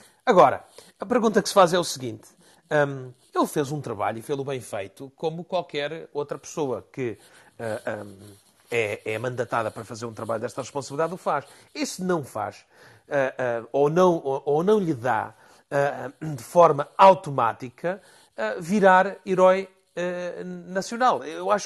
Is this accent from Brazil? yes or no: no; Portugal; nós, enquanto portugueses